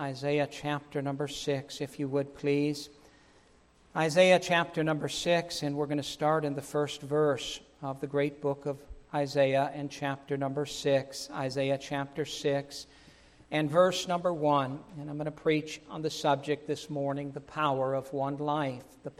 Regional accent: United States; I'm glad that I grew up in America.

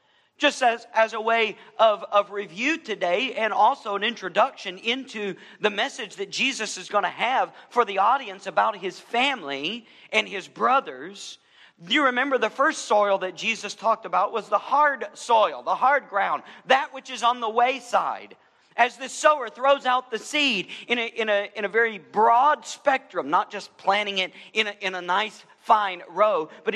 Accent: Alabama, United States; also born or lived in Georgia; I remember growing up in Alabama and Georgia

